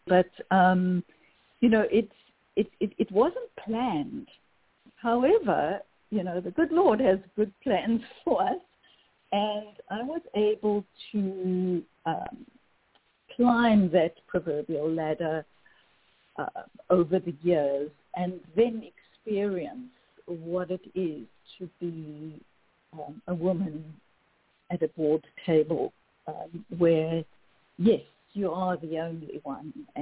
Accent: South Africa; moved away as an adult; now in United States; So I'm actually South African, born and bred. I've been in the U.S. for 10 years. And my heritage is Greek. So that's why you are hearing a very mixed accent.

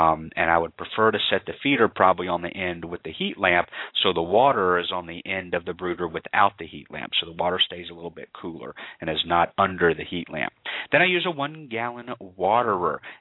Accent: the South, United States; accent: southern; So I guess it's just my southern accent they're talking about in the chat room.

